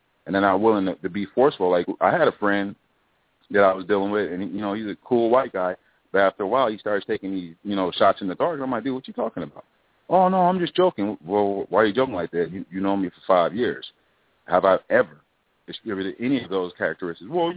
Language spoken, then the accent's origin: English; Las Vegas, Nevada, United States; But like I said, I'm from Las Vegas, and people forget about that shootout in the casinos in Laughlin with the Hells Angels and the Mongols.